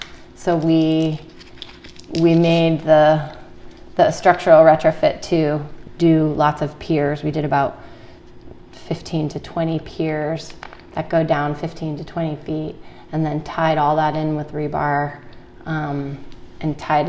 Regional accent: Connecticut, United States; moved away as an adult; I grew up in Connecticut, and there are a lot of old homes there and old properties.

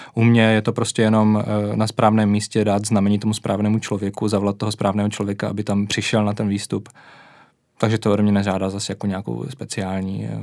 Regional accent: Brno, South Moravian Region, Czechia; mám řecké předky, takže takhle jednoduše. Narodil jsem se v Brně, takže to není tak, že bych se teďka během pár měsíců naučil brilantně česky, ale prostě tady žiju od malička.

